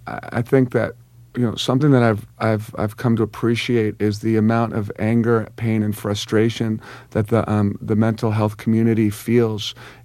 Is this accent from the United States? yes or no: yes; Westchester, New York, United States; when I was growing up in Westchester, New York